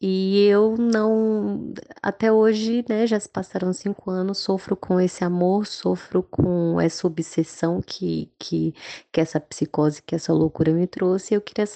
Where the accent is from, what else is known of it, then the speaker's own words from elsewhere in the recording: Minas Gerais, Brazil; eu sou de Minas Gerais